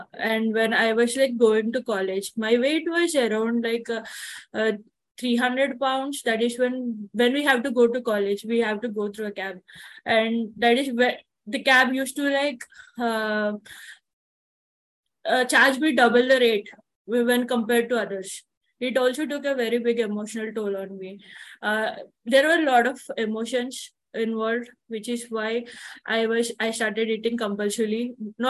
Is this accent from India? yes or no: yes; India; I am basically from India. I live in India.